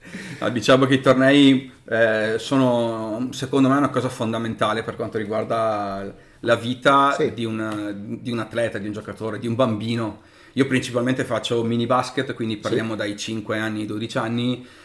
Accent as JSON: {"language": "Italian", "town": "Treviso", "region": "Veneto", "country": "Italy", "said": "Non vi nego che, ovviamente da trevigiano, mi emoziona ogni volta"}